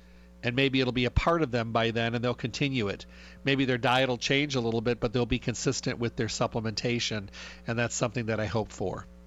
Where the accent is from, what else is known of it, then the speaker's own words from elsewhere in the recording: Midwest, United States; because I was raised in the Midwest out in the country.